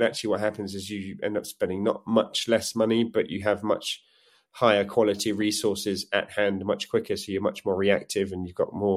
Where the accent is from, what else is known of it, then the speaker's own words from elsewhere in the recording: England, United Kingdom; I'm English, so I call it vulnerable.